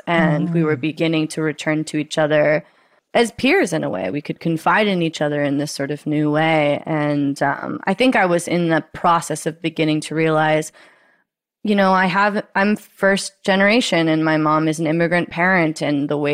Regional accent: United States; and as an American, I felt entitled to it

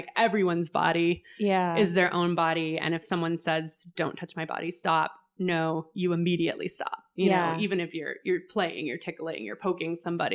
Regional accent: Oklahoma, United States; like, especially like I'm from Oklahoma.

